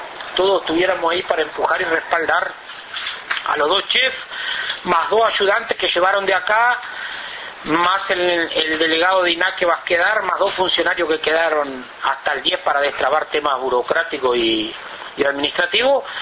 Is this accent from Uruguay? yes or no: yes; Uruguay; como uruguayo